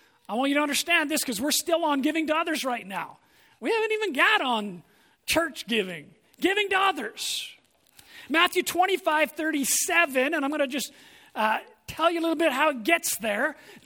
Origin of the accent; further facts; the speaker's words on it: England, United Kingdom; I don't want to say it's because I'm an Englishman. That's my background.